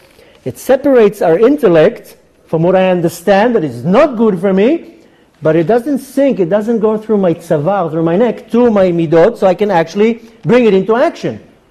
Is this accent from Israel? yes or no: yes; Ra'anana, Central District, Israel; also born or lived in United States; I used to live now 17 years in America. I was born in Israel. I grew up here in Ra'anana. And 17 years I lived in America.